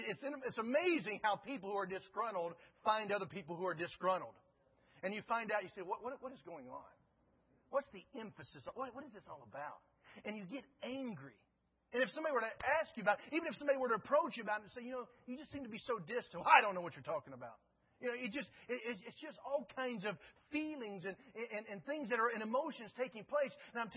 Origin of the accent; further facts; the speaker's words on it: North Carolina, United States; I grew up in North Carolina. I'm used to preaching to slower people.